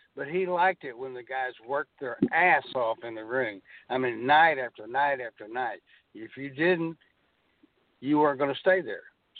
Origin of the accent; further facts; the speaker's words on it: Dallas, Texas, United States; And besides, I was from Dallas, so I enjoyed being there anyway.